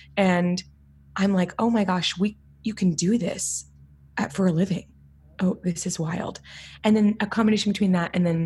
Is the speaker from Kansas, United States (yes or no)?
yes; Wichita, Kansas, United States; I grew up in Wichita, Kansas, and Music Theater of Wichita is a regional theater there.